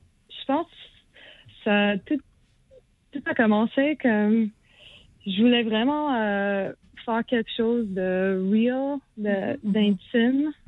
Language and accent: French; Atlanta, Georgia, United States; French is a second language; now in Montreal, Canada; Je suis née aux États-Unis, je suis grandie à Atlanta. Puis ça fait comme peut-être à peu près de 6 ans que j'habite à Montréal, au Québec.